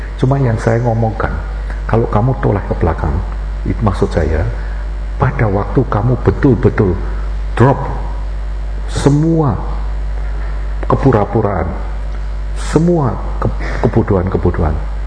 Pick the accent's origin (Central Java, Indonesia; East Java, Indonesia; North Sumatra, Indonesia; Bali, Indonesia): Central Java, Indonesia; Semarang; saya ini dari Semarang, lahirnya di Semarang. Teman-teman saya ini orang Semarang.